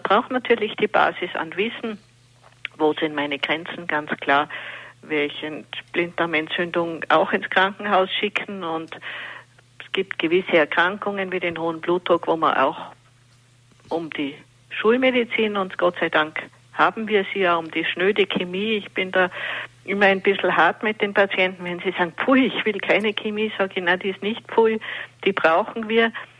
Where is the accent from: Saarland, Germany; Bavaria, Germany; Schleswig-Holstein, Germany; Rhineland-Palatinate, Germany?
Bavaria, Germany; Munich; also born or lived in Vienna / Upper Austria; now in Austria; Ich bin an sich in München aufgewachsen, habe in Wien Medizin studiert